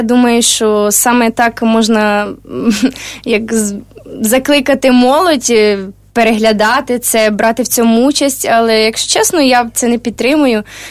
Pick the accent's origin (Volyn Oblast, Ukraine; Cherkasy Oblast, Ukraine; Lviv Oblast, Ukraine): Lviv Oblast, Ukraine; now in Kyiv, Ukraine; я з Львівської області, і я ніколи в житті не бачила, в нас немає цього обряду, ні кози-меланки. Я, як приїхала до Києва 4 роки, це для мене було щось.